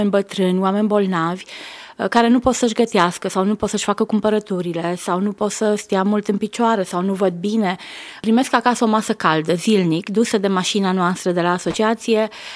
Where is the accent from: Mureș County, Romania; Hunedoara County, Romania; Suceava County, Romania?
Hunedoara County, Romania; Hațeg; Pentru mine Hatzeg înseamnă orașul natal, acolo ne-am născut noi toți cei patru copii, acolo tata a păstorit în timpul comunismului, mama a fost născută în Hatzeg, deci e orașul cel mai drag inimii mele